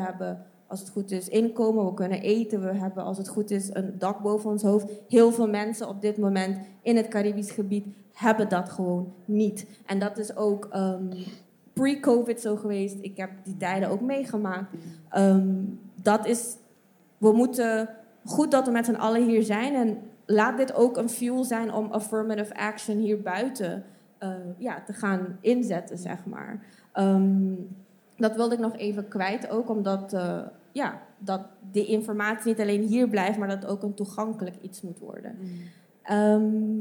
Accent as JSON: {"language": "Dutch", "country": "Aruba", "moved": "yes", "lives_now": "Netherlands", "said": "ik kom zelf uit Aruba en mijn ouders zijn Surinaams. Mijn vader is gemixt, ja, Afro-Surinaams en mijn moeder Javaans. Ik woon nu al 9 jaar in Nederland, bijna, ja, volgend jaar 10."}